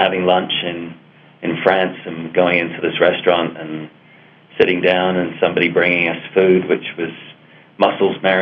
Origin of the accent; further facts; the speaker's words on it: England, United Kingdom; also born or lived in Canada; I was born in England, but grew up between England and Canada for most of my early, up until I was 17 years old, and then landed back in England.